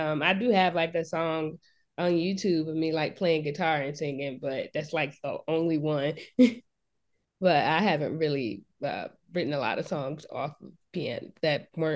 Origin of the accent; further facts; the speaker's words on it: Savannah, Georgia, United States; also born or lived in New Jersey; I grew up in Savannah. Spent most of my life there. I was born in Jersey, but I spent most of my life in Savannah.